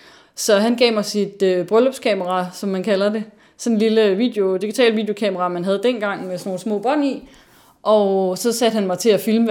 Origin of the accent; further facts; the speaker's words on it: North Denmark Region, Denmark; jeg er opvokset i Nordjylland. Men som datter af to sønderjyder. Mine forældre flyttede derop, fordi min far han fik job som dyrlæge